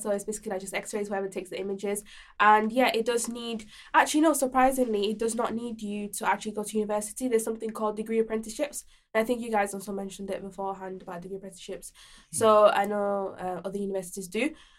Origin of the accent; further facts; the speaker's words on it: Spain; born there; English is a second language; now in England; So basically, I was born in Spain, and then when I moved here, I spoke English